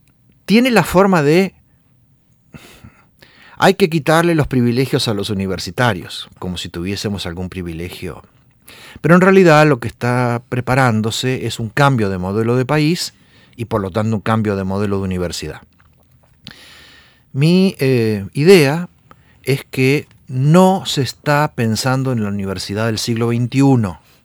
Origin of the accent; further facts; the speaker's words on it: Argentina; Costa Rica fue más radical que Argentina, porque si bien no hubo un movimiento de reforma universitaria tan beligerante como el de mi país natal